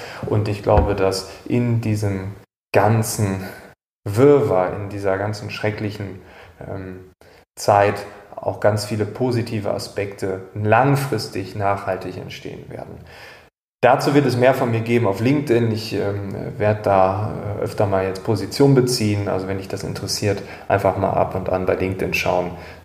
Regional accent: Lower Saxony, Germany; wenn ich meine Eltern in meiner Heimat Ostfriesland besuche

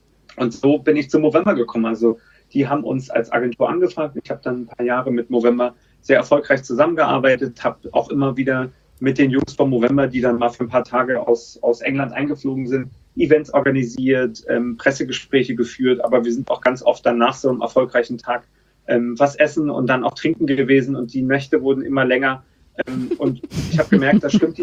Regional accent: Berlin, Germany; moved away as an adult; now in London, United Kingdom; sitze aber in London, in England, wo wir unser Europa-Hauptquartier haben. Und ich bin ursprünglich aus Berlin, habe dort eine typische Berliner Jugend in den 20ern verlebt

